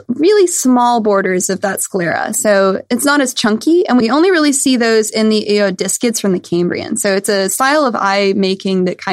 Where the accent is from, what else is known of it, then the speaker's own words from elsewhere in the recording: Tennessee, United States; And I grew up kind of in the Appalachian Mountains in East Tennessee. I don't often sound like it. I can if it suits.